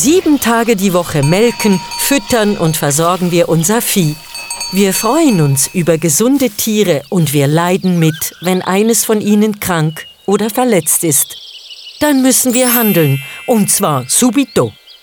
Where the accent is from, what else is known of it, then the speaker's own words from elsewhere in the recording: Switzerland; Ich bin auf der Rigi aufgewachsen und war Elblerin